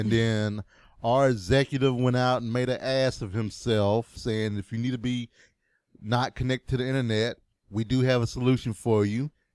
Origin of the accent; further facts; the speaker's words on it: Kentucky, United States; from Kentucky, and I've been playing Animal Crossing New Leaf, and I like cats.